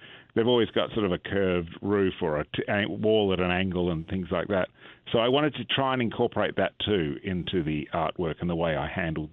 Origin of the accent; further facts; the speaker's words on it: Australia; I mean, I grew up in Australia and I still live in Australia